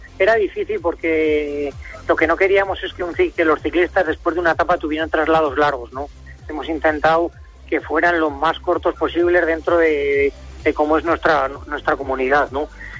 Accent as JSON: {"language": "Spanish", "region": "Aragon", "country": "Spain", "tie": "born or raised there", "said": "me hubiese gustado retirarme aquí en la vuelta de mi tierra"}